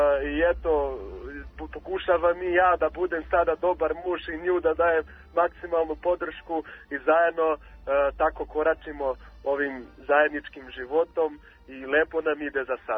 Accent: Rio de Janeiro, Brazil; Serbian is a second language; now in Serbia; Rio de Janeiro, moj rodni grad

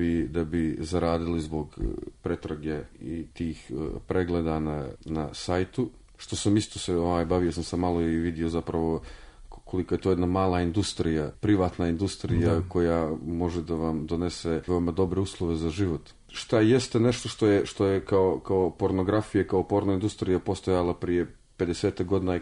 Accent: Montenegro; dolazim iz Crne Gore, ja pišem u Crnoj Gori

